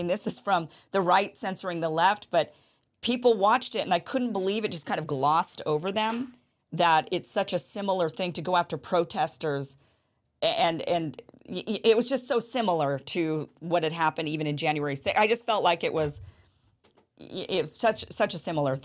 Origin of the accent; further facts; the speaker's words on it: United States; As an American, we should all just say, yeah, we absolutely don't want censorship.